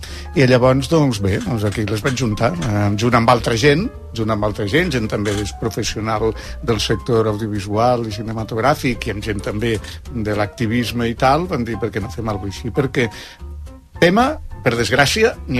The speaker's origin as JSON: {"language": "Catalan", "town": "Lleida", "region": "Catalonia", "country": "Spain", "said": "Soc de Lleida."}